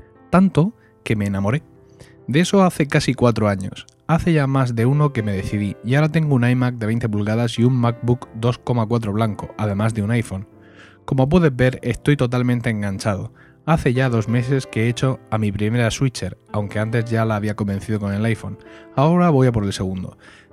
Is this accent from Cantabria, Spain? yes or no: yes; Santander, Cantabria, Spain; now in Vitoria, Spain; 41 años, tot de switcher y vivo en Vitoria por motivos de trabajo, pero soy de Santander, esa tierra verde y azul entre Asturias y País Vasco que nunca nombran los hombres del tiempo.